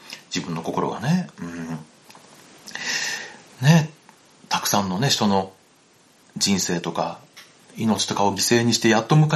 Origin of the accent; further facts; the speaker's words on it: Hiroshima, Japan; 僕は広島の出身なので、広島のね、小学校とか中学校では、この時期、夏休みでもね、学校に集まって平和教育っていうのを受けるんですよ。